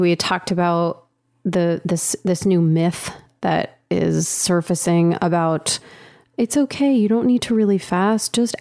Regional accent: New Jersey, United States; And so I grew up in New Jersey

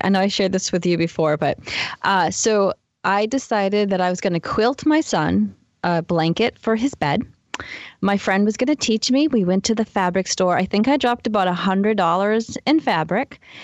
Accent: Boston, Massachusetts, United States; And Martha is really hard for me to say because I'm from Boston.

